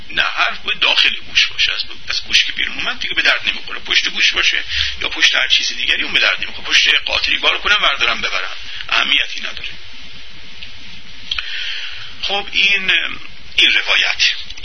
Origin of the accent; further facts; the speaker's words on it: Iran; به اعتبار اینکه ما ایرانی هستیم